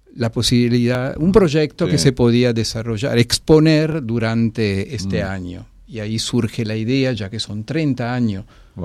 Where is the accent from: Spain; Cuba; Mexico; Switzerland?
Switzerland; Ticino; Spanish is a second language; Yo vengo de Suiza italiana